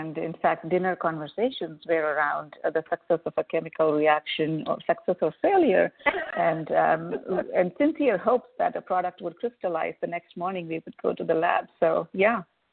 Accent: Mumbai, Maharashtra, India; So I was born in Mumbai, India, and essentially grew up in an academic environment.

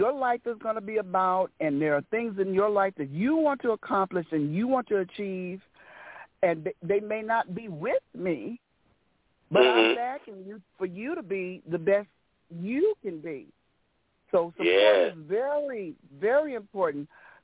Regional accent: St. Louis, Missouri, United States; I am from St. Louis, Missouri.

